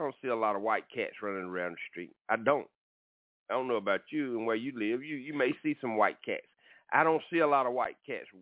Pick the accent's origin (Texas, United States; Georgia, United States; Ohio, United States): Georgia, United States; Atlanta; Well, they're my team. I grew up in Atlanta.